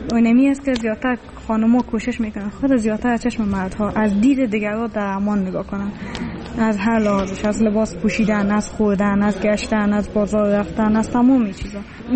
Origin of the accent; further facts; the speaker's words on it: Afghanistan; مردم تا میشنوند که ما افغان هستیم از ما فرار میکنند